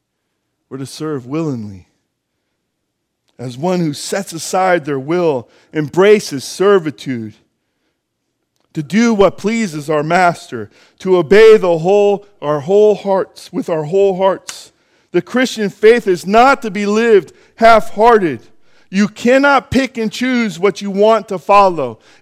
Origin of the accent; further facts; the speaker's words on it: United States; I know this because I'm an American and I live in my flesh